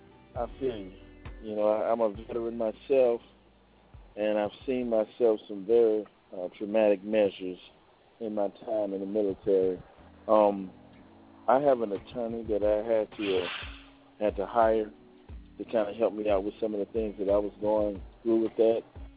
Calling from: Atlanta, Georgia, United States; Cause I'm calling from Georgia. I'm calling from Atlanta, Georgia right now.

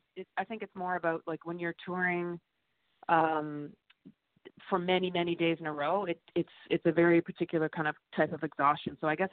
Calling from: Prince Edward Island, Canada; I'm calling from Prince Edward Island, actually.

